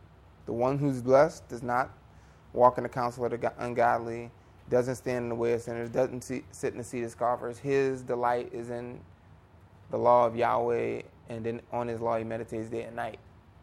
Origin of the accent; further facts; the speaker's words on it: United States; I'm actually an American.